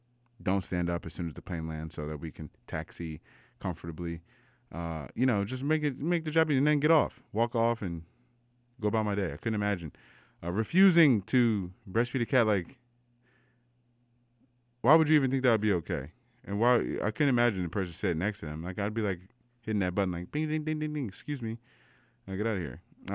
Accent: Maryland, United States; Because I grew up in Maryland.

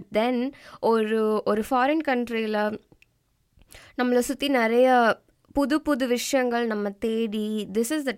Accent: Sri Lanka; நானும் ஸ்ரீலங்கன் தான்.

